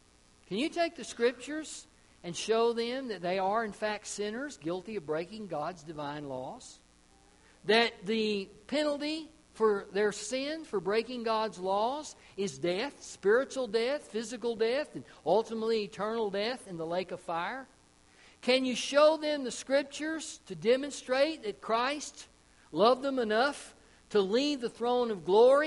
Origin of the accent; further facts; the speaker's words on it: Texas, United States; Now, Jehovah's Witness I was familiar with from growing up in Texas, but Mormons we really didn't have down there when I was growing up.